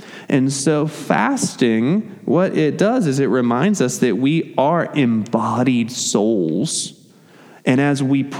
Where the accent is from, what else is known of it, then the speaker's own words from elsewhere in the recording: the South, United States; I know I'm a Southerner and I shouldn't say soda.